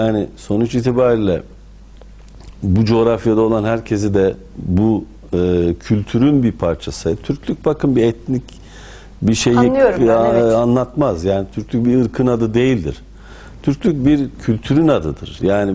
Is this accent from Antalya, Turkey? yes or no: no; Bursa, Turkey; Benim Bursa'da büyüdüğüm mahalle Bosna'dan, Sancak'tan gelen kardeşlerimizin bulunduğu mahalle.